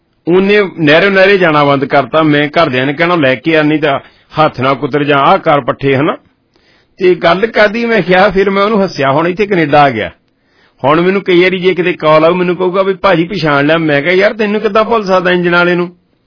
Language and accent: Punjabi; Punjab, India; moved away; ਜਦੋਂ ਮੈਂ ਪੰਜਾਬ ਤੋਂ ਆਇਆ ਮੇਰਾ ਕੋਈ ਇੱਦਾਂ ਨਹੀਂ ਸੀ ਕਿ ਅੱਜ ਤੋਂ 18 ਸਾਲ ਪਹਿਲਾਂ